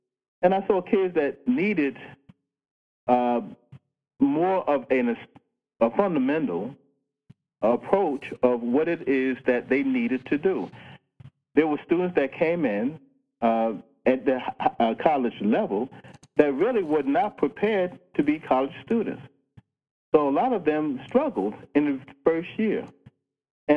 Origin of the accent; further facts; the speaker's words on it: New York, United States; Well, I grew up in New York.